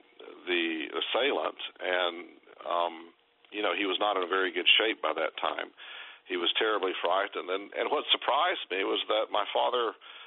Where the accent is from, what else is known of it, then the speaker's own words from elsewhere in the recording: United States; So I was raised in the African bush country, as we call it, growing up mostly in very remote areas of West Africa.